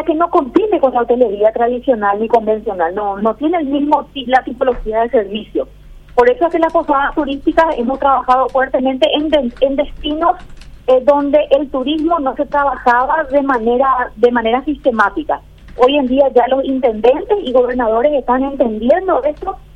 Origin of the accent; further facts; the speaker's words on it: Paraguay; me refiero a cualquiera de nosotros como paraguayos